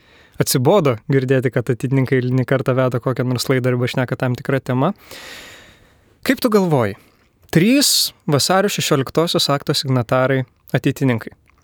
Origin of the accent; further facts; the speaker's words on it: Kaunas, Kaunas County, Lithuania; Aš esu iš Kauno.